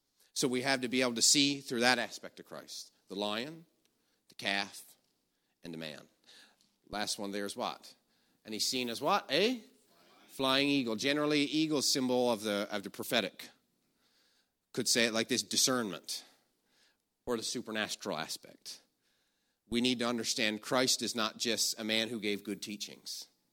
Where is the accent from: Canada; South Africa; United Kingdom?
Canada; Newfoundland and Labrador; Where I grew up in Newfoundland for years, you could probably go away on vacation, leave the car doors, everything unlocked.